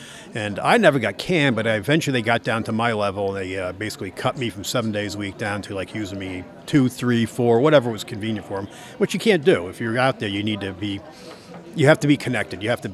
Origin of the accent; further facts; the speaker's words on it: Long Island, New York, United States; but I'm from Long Island, New York. There's, you know, no Bigfoots there.